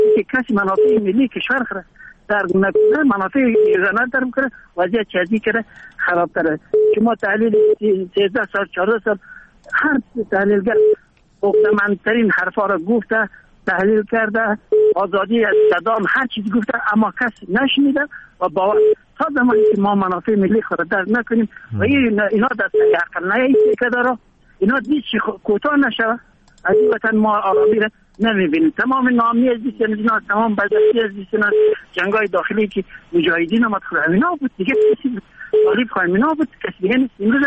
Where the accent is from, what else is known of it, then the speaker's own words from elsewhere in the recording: Afghanistan; کلی ما افغان هستیم،